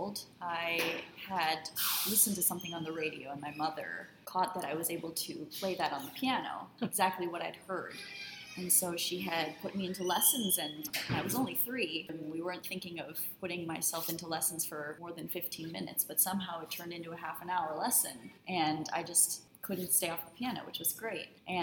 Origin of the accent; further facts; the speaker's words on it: Cleveland, Ohio, United States; I grew up. I was born and raised in Cleveland.